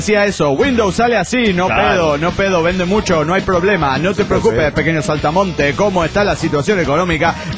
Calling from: Caracas, Capital District, Venezuela; de Caracas, Venezuela. ¿Cómo andan, pana?

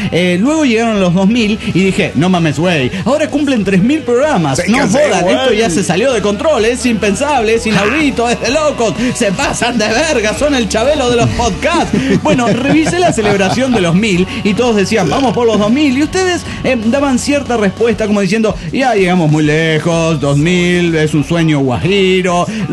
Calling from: Turmero, Aragua, Venezuela; de Turmero, Venezuela.

